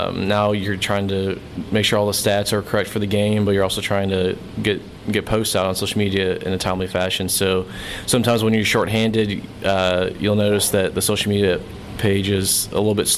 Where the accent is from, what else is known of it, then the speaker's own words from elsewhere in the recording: Chicago, Illinois, United States; now in Hattiesburg, United States; But it's definitely different being down in Hattiesburg compared to growing up in the Chicago suburbs.